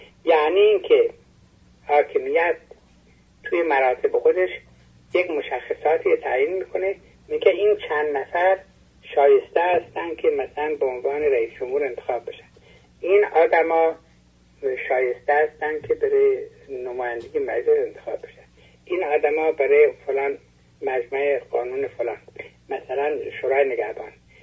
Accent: Iran; ما اول ایرانی هستیم، بعد خوزستانی هستیم، بعد خراسانی هستیم، بعد همدانی هستیم

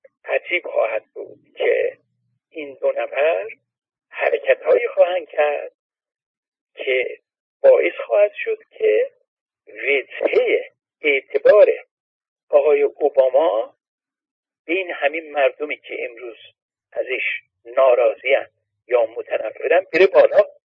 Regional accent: Iran; حالا چون ما ایرانی هستیم

